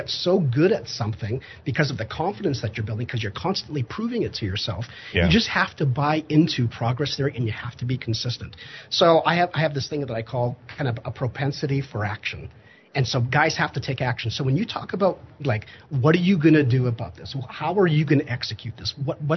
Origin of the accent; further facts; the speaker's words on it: Canada; It, like, I'm Canadian, right? So it's like I'm used to, like, really cold.